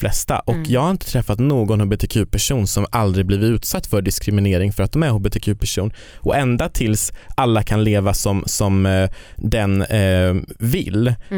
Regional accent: Kiruna, Norrbotten County, Sweden; jag kommer ju från Kiruna

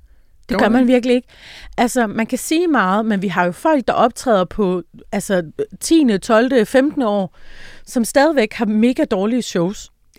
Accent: Tønder, Region of Southern Denmark, Denmark; now in Copenhagen, Denmark; Men jeg flytter så til København, og så skal jeg bare ud og opleve alt det, der har været mig snydt for hjemme i Tønder.

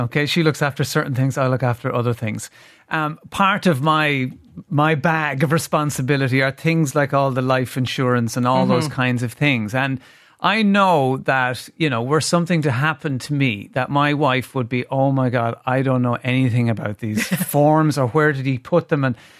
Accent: Limerick, Munster, Ireland; now in Dublin, Ireland; I live in Dublin, but I'm from Limerick. we got to stay true to our roots.

